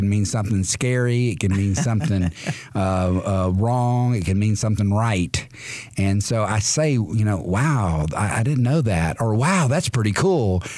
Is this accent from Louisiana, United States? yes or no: yes; Sulphur, Louisiana, United States; And actually, I was raised in South Louisiana. And Sulphur, Louisiana is the name of the town. It's Lake Charles area, kind of southwest corner of the state.